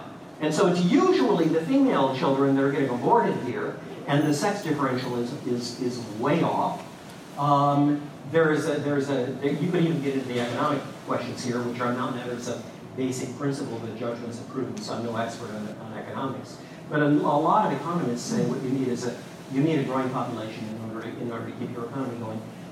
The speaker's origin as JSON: {"language": "English", "region": "Texas", "country": "United States", "tie": "born or raised there", "said": "like my home state of Texas"}